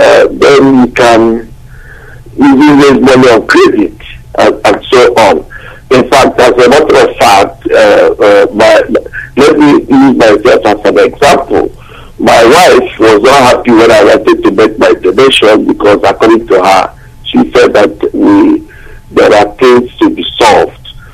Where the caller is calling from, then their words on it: Wales, United Kingdom; I'm calling from Wales.